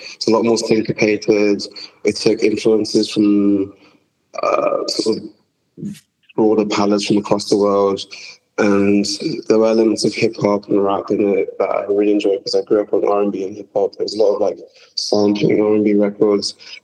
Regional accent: Manchester, North West England, United Kingdom; accent: Manchester; think when I'm in Manchester for long enough and I'm around my Manchester mates, start sort of surfacing my accent a little bit.

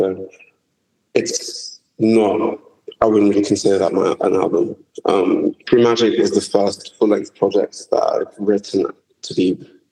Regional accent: Manchester, North West England, United Kingdom; accent: Manchester; think when I'm in Manchester for long enough and I'm around my Manchester mates, start sort of surfacing my accent a little bit.

